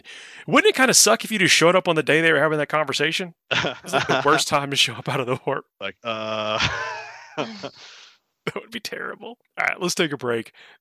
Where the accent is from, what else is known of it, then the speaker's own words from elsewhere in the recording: the South, United States; The food, you know, I'm from the South as well.